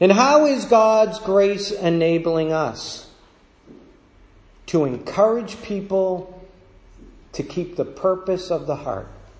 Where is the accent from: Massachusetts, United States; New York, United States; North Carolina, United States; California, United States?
Massachusetts, United States; Boston; I am a Bostonian. I am in the realm of Boston.